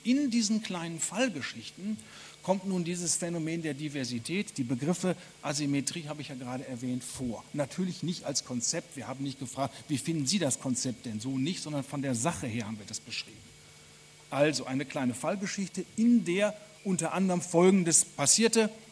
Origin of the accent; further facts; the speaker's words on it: Germany; Ich komme ja aus Deutschland